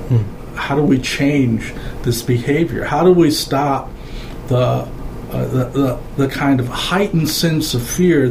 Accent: Chicago, Illinois, United States; Growing up in Chicago, Chicago's a fascinating city. Every immigrant group in the country is right there.

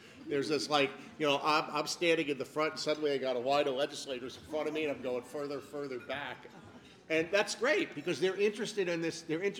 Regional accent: Albany County, New York, United States; I come from Albany County. We happened to do it many years ago.

